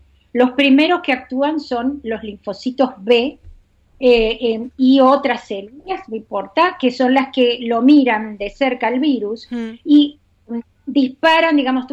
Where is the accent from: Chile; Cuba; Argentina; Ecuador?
Argentina; now in Houston, United States; Yo soy científica argentina, para anticipárselos un poquito, porque hay gente que no me conoce, pero yo trabajé 25 años en Argentina para CONICET y en el Instituto Leluar.